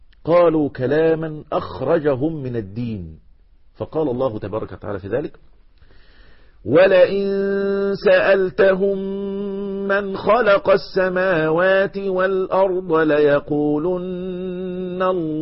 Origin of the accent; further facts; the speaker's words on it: Egypt; عشان كده دايما عندنا في مصر يقول لك الشيخ شيخ فتة